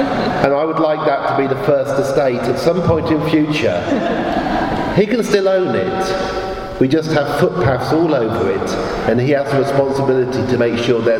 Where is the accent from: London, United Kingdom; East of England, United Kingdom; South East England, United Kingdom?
South East England, United Kingdom; Oxford; also born or lived in Sheffield; But now I live back in the city I grew up in Oxford